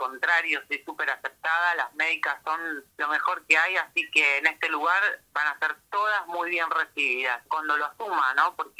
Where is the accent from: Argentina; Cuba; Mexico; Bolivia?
Argentina; Ituzaingó, Buenos Aires Province; Yo soy de Ituzaingó, pero el trabajo es acá.